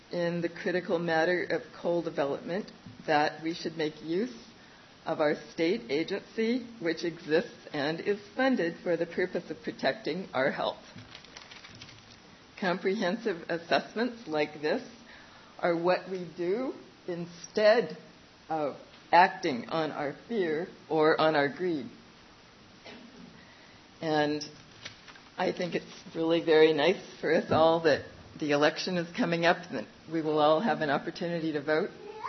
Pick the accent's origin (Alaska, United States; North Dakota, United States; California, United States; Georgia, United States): Alaska, United States; Big Lake; I am from Big Lake.